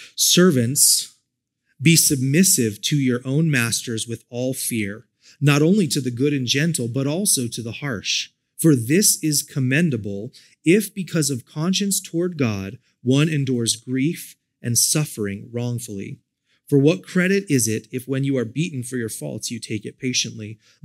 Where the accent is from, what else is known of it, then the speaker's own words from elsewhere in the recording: United States; We're Americans. We stand on our rights. I'm an American.